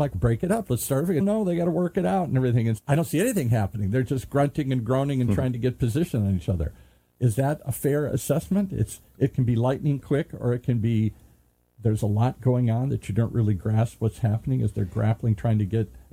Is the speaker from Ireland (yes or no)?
yes; Ireland; I'm Irish, so there was an Irish guy that was hot for a while.